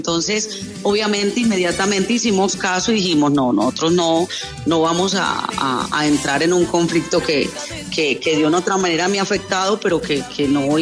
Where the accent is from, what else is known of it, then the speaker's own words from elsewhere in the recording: Bogotá, Colombia; voy a cantarle a mi pueblo de Bogotá con toda mi banda